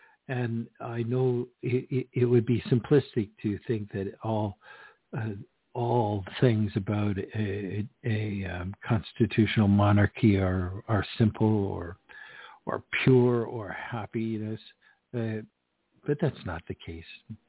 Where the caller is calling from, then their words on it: Canada; I'm broadcasting this from Canada, and I'd like to pay homage to somebody significant to my country, to my nation